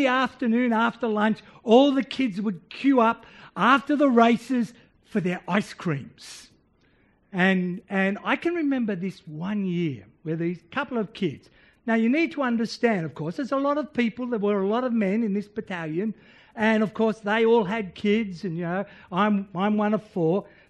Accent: Sydney, New South Wales, Australia; when I was growing up, I grew up in Sydney.

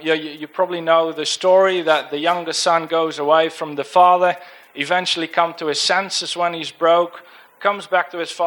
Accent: Netherlands; accent: Dutch; English is a second language; sort of my accent is Dutch, so please try and tune in.

